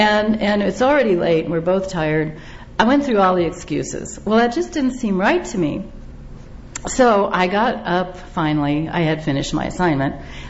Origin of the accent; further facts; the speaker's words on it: Kansas, United States; But it comes from my growing up in Kansas and enjoying Oklahoma as well.